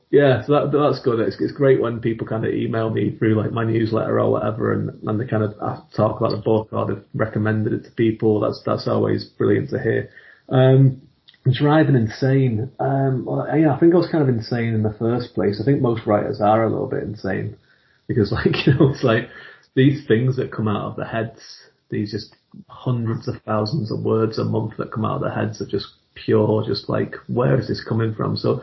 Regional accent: North West England, United Kingdom; I grew up in England in the 80s, and I grew up in the northwest of England, which is like the Manchester area, so it's where it just kind of touches Wales, and there's a lot of Celtic influence there

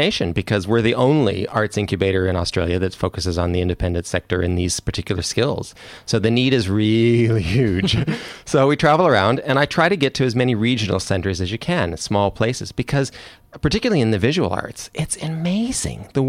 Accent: Canada; accent: Canadian; So my accent is Canadian.

